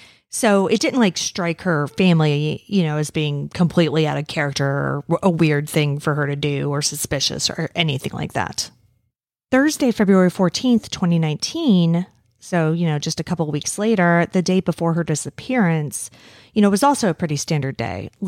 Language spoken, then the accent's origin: English; United States; I don't know what Celsius would be because I'm American and we don't know things.